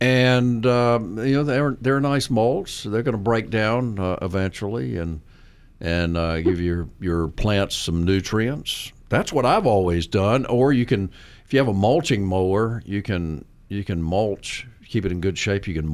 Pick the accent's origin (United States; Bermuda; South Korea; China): Bermuda; I'm from Bermuda.